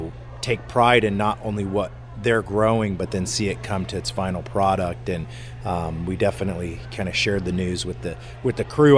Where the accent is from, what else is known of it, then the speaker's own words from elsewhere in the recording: Kokomo, Indiana, United States; I already named the winery after my hometown, this little town in Indiana.